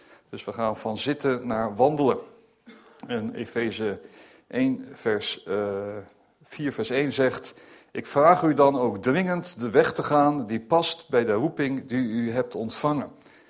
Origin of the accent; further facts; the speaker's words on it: Groningen, Netherlands; Ik kom namelijk helemaal uit Groningen, voor de mensen die me niet kennen. Ik ben voorganger van de Vrije Baptistengemeente in de stad Groningen.